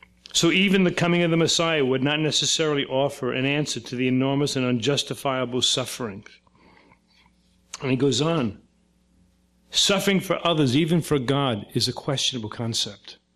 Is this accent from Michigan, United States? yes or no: no; Brooklyn, New York, United States; I grew up in a way, I grew up in Brooklyn, like I said, a big Italian family